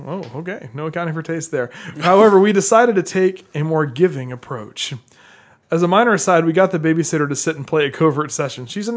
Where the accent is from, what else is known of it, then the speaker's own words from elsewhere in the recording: the South, United States; John, you can tell I'm from the South.